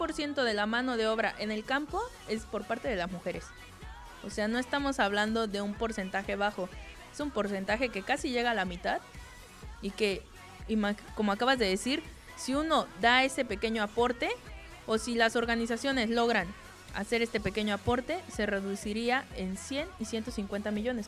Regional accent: Mexico; now in Spain; nosotras somos de México, somos mexicanas

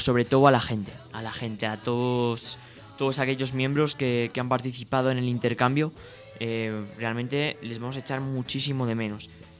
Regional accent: Madrid, Community of Madrid, Spain; Nosotros que somos de aquí de Madrid, donde hace bastante buen tiempo

